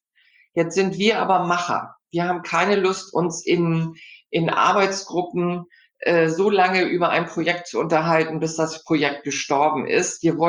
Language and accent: German; Hamburg, Germany; ich bin ja schon stolze 65 Jahre alt. Hab gelernt, ich komme ja aus Hamburg, was man in Hamburg so lernt, Im- und Exportkaufmann.